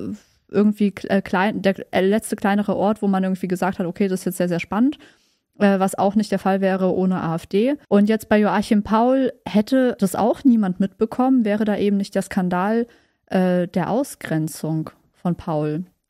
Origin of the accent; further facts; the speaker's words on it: Mannheim, Baden-Württemberg, Germany; now in Berlin, Germany; weil ich eigentlich, also ganz ursprünglich, bevor ich ins ganz, ganz schlimme Berlin gezogen bin, aus Mannheim komme. Und das ist ja da ums Eck.